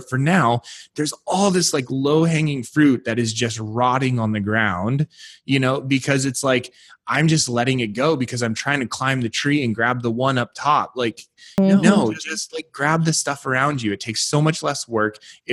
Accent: Tahoe, United States; I grew up in Tahoe. And so we would have these storms and they would just dump like 4 feet of snow in a few hours.

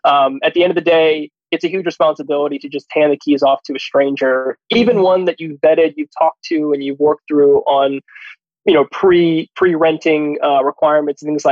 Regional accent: East Coast, United States; Grace and I both living and being raised and growing up on the East Coast predominantly, our trip across the country, for me, was the first time I've ever been across the country.

